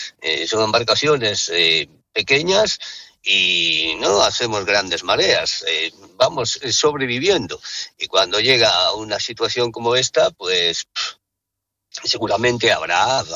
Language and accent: Spanish; Bueu, Galicia, Spain; pues en un pueblo pequeño como el mío, que yo soy patrón mayor de Bueu